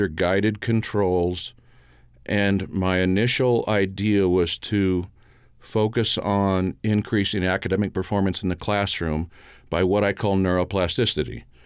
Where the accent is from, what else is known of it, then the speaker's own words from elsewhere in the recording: Missouri, United States; also born or lived in New Mexico; I grew up from southern New Mexico, primarily Missouri.